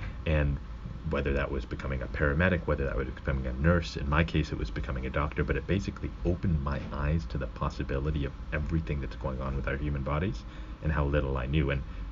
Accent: Khyber Pakhtunkhwa, Pakistan; born there; I was born in the Himalayas, actually, in a really tiny town just outside of another small town called Abbottabad in Pakistan.

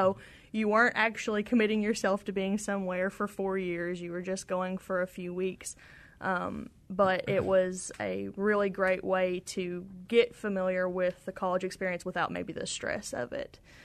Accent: West Liberty, Kentucky, United States; I'm actually from West Liberty, which is about 30 miles away from Moorhead.

